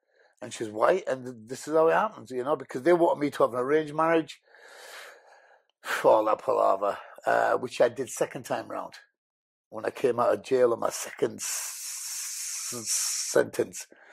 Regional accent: Huddersfield, Yorkshire and the Humber, United Kingdom; English is a second language; I didn't speak any English. Moved to Huddersfield, went to schooling there.

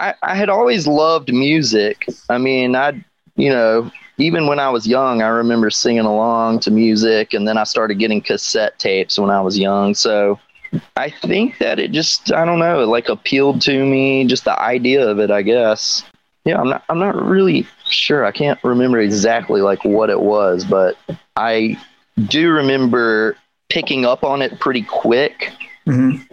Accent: Birmingham, Alabama, United States; also born or lived in Tuscaloosa; I'm from Birmingham. Lived the very early years of my life in Tuscaloosa, actually. That my parents were still in college there. And then they moved here when I was probably 3, 4, 4 or 5, something like that. And then grew up here.

